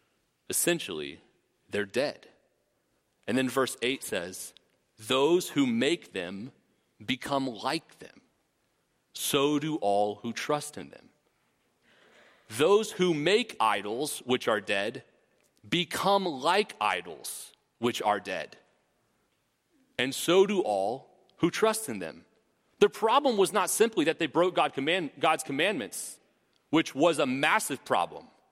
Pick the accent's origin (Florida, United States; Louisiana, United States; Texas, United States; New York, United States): Texas, United States; Now, I'm from Texas. I didn't grow up on a farm, surprised, but I did see a lot of cows. It's inevitable if you grow up in Texas.